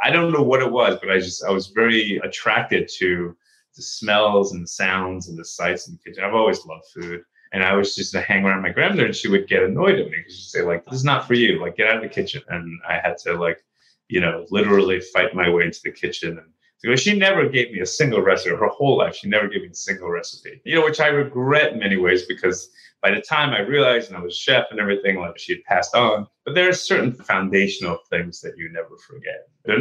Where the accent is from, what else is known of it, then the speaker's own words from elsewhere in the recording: New York, United States; you know, I grew up in New York and I was raised in New York and then opened a restaurant in New York